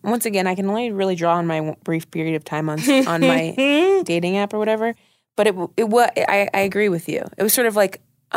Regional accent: Ohio, United States; I knew that because I grew up in Ohio and everybody was always trying to avoid DUIs.

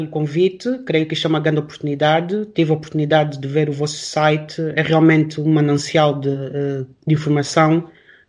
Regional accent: Angola; moved away as an adult; now in Portugal; Este ano faço 39. E eu fiz a licenciatura em Portugal, eu cresci em África, em Angola, que é o meu país. Eu nasci em Portugal, mas cresci em Angola.

